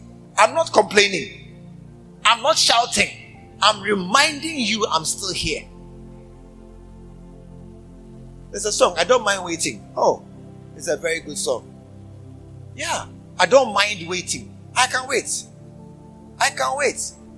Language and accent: English; Ghana; Because as a Ghanaian, for the first time, I've crossed the passport control, I've crossed security, I've crossed immigration.